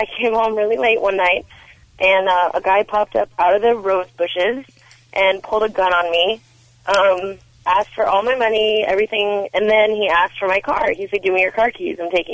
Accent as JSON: {"language": "English", "town": "Chatsworth", "region": "California", "country": "United States", "tie": "born or raised there", "said": "I grew up in Chatsworth, and it was a really nice neighborhood"}